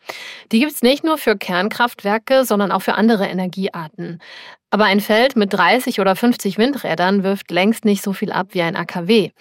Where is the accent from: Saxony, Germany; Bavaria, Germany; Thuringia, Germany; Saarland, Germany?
Saarland, Germany; Kleinblittersdorf; Wie wir von meiner Heimatgemeinde Klemm-Plittersdorf aus über eine kleine rote Fußgängerbrücke laufen